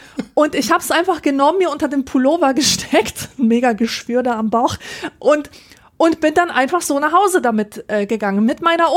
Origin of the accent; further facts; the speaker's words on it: Poland; Ich als Polin verstehe.